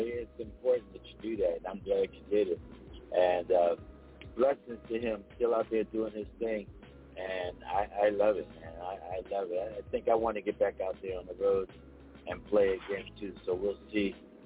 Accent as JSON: {"language": "English", "town": "Philadelphia", "region": "Pennsylvania", "country": "United States", "said": "because I'm from Philly, I am, you know, a product of the sound of Philadelphia, it was embedded in me."}